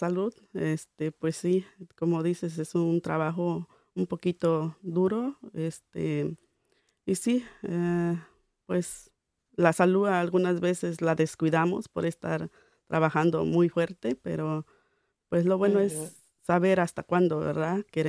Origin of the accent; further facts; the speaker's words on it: Puebla, Mexico; moved away; En sí yo no vivo en el centro de Puebla, sino a las afueras de... Sí, y más de donde yo vengo es el campo, la agricultura, todo eso, sí, ganadero.